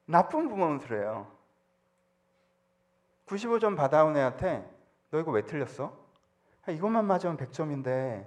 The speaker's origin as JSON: {"language": "Korean", "country": "South Korea", "said": "제가 보기에 한국 사람들은 저를 포함해서 한국 사람들은요 학교를 잘못 다녔어."}